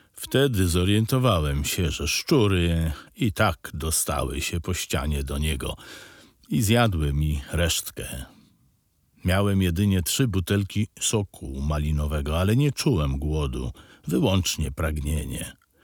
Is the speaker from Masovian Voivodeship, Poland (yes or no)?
yes; Warsaw, Masovian Voivodeship, Poland; Z tego co pamiętam, urodziłem się w Warszawie, daty nie znam. Ustalono ją na podstawie postanowienia sądu. Urodziłem się na ulicy Ceglanej w Warszawie. Mieszkałem na Dzielnej z rodzicami.